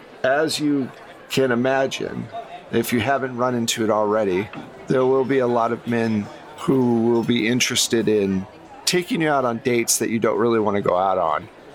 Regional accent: Minnesota, United States; now in Los Angeles, United States; I came here from Minnesota.

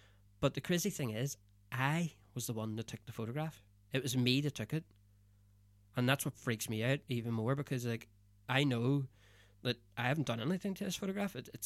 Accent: Northern Ireland, United Kingdom; I'm from Northern Ireland. I'm in Liverpool, walking through a graveyard

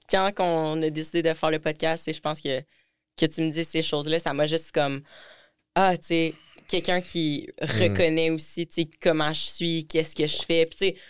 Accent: Quebec, Canada; moi, je suis québécoise, mais je suis vraiment québécoise dans mon cœur, mais je viens quand même de l'Abitibi-Témiscamingue, là, fait que c'est comme le fin fond du Québec.

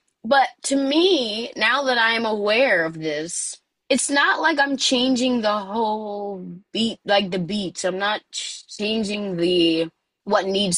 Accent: New York, United States; also born or lived in Baltimore, Maryland; So I grew up in Long Island. I went to Malvern High School, which is literally had like 350 people total, I believe, while I was there.

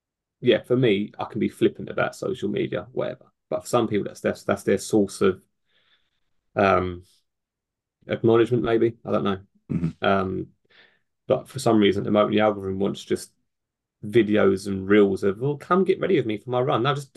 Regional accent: London, United Kingdom; I'm from London. We don't talk to people.

